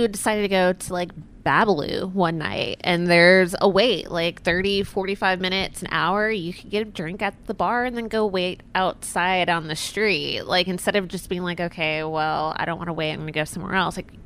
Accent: Louisiana, United States; I mean, yeah, I am. I am from Southern Louisiana.

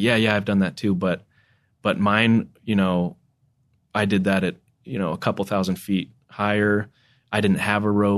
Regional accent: United Kingdom; accent: British; hey, when we go meet this group, don't be thrown by my British accent, right?

